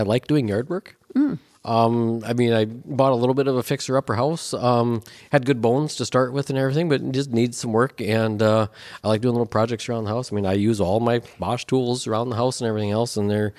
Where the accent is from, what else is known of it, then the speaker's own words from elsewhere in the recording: Forman, North Dakota, United States; I grew up in a small town about 100 miles, roughly 100 miles south and a little west of Fargo, North Dakota.